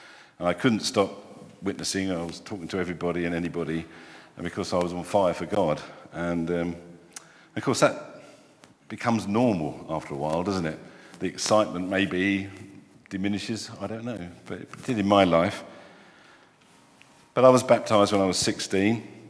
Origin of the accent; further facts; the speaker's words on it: London, United Kingdom; I was brought up in London. I suppose with all these little dates, you can probably work out my age, so there you go. I was born quite a long time ago.